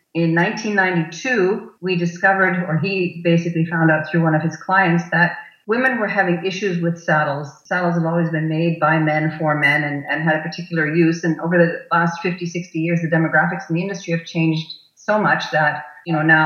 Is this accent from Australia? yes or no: no; Germany; now in Toronto, Canada; Well, we came over in 1986 from Germany when Jochen was asked to be the official saddler for the World Dressage Championships.